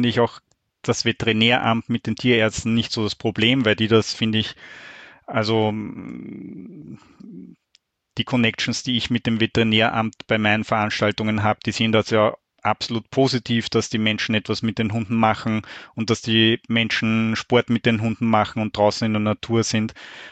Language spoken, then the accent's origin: German; Austria; Also so ist das zumindest auch bei uns in Österreich.